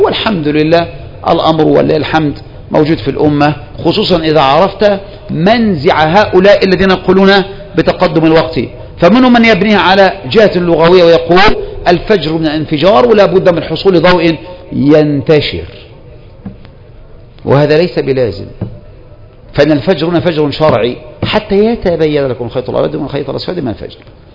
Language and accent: Arabic; Egypt; وإحنا عندنا في مصر بالذات